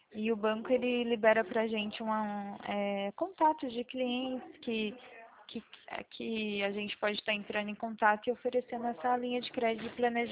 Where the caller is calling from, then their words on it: Presidente Prudente, São Paulo, Brazil; Ó, eu falo do estado de São Paulo, a cidade é Presidente Prudente.